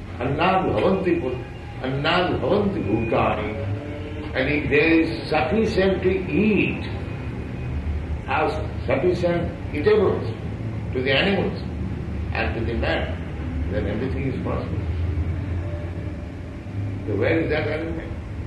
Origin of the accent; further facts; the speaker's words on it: India; Many countries, especially we are Indian, we have seen in India